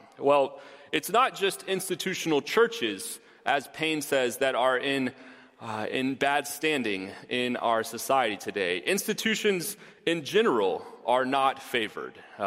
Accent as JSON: {"language": "English", "town": "Houston", "region": "Texas", "country": "United States", "said": "I come from Houston, and you might remember Enron"}